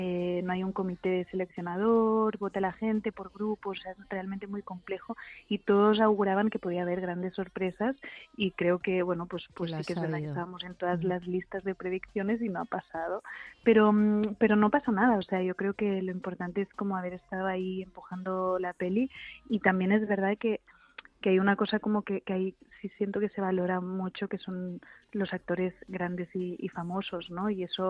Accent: Les Planes d'Hostoles, Catalonia, Spain; mi pueblo, donde me crié, que no es Alcaraz, es un pueblo que se llama Las Planas d'Hostoles, que está en la zona de Girona, en Cataluña, y está más como en la montaña.

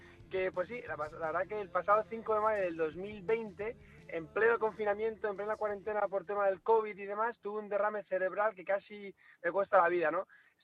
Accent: Madrid, Community of Madrid, Spain; En España, en Madrid, ciudad de donde yo soy, donde yo nací.

